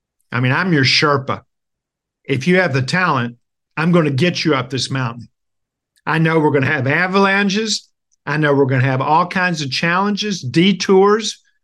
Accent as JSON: {"language": "English", "town": "Ashland", "region": "Kentucky", "country": "United States", "tie": "born or raised there", "said": "I'm from Ashland, Kentucky. Eastern Kentucky, Appalachia. And we had a steel factory, Armco Steel, when I was growing up."}